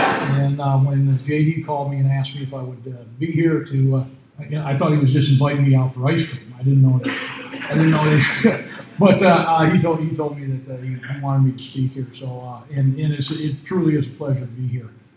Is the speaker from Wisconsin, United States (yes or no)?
yes; Wisconsin, United States; I grew up in Wisconsin, in southern Wisconsin, and I really didn't think that my drinking was abnormal